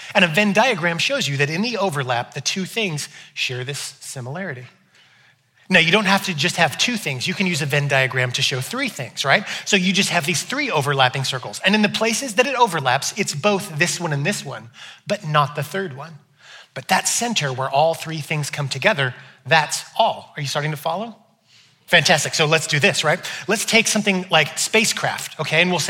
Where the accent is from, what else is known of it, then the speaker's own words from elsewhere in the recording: California, United States; So when I was a kid, I grew up in California, and we had a church, and our church had two buildings